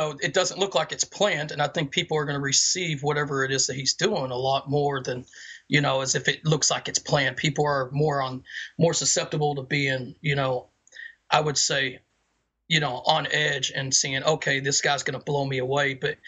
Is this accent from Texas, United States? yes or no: yes; Texas, United States; now in Columbus, United States; I am in Columbus, Ohio, but it's absolutely freezing here, so I'm originally from Texas